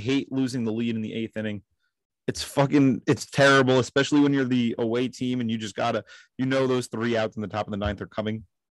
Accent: New Jersey, United States; I'm sorry. I'm from Jersey. Don't make fun of how I say Worcester.

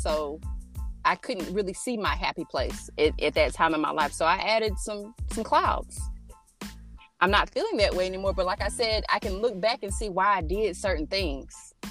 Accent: Leesville, Louisiana, United States; born there; moved away; my parents were in the military, and so I was originally born in the parish of Leesville in Louisiana, and so that's right next to basically Port Polk, Louisiana. So that's my birthplace.

